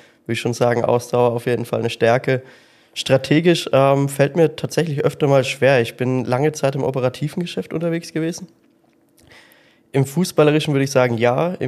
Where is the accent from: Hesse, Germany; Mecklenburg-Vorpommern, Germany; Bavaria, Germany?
Bavaria, Germany; im Endeffekt komme ich aus Unterfranken, nähe Würzburg, im kleinen Provinzstädtchen bei Bernheim. Sehr nah zu Ipofen